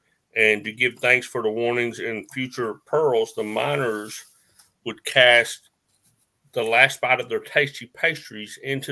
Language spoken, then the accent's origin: English; Appalachia, United States; you know, we're both from the Appalachians